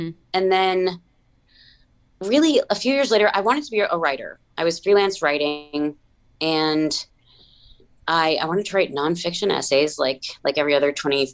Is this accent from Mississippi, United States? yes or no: no; New Jersey, United States; I had a neighbor growing up in New Jersey.